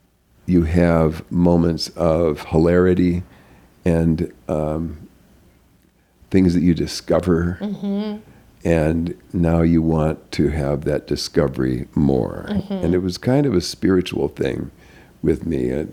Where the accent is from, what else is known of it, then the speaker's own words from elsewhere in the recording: North Dakota, United States; I was a hick from North Dakota. And I never mentioned it again. I quickly signed up to go to the University of North Dakota.